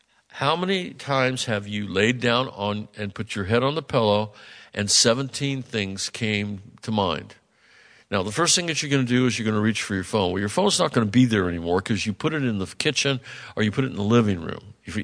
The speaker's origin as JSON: {"language": "English", "country": "United States", "said": "We're Americans. I'm not white. I'm not green. I'm not purple. I'm American, just like you."}